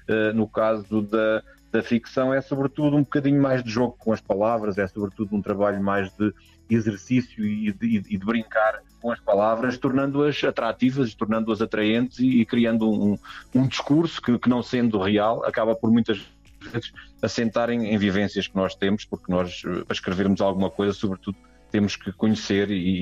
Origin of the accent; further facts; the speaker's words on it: Abrantes, Centro, Portugal; quando acabei por vir aqui para Abrantes, para a minha terra